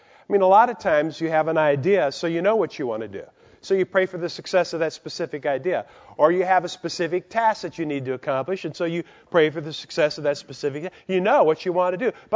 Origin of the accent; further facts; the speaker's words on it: Albert Lea, Minnesota, United States; I mean, I'm from Albert Lea, Minnesota, and I was up there within the last year speaking